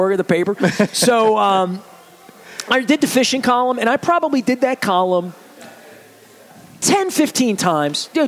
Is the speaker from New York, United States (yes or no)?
no; Dundalk, Maryland, United States; And I'm from East Baltimore, from Dundalk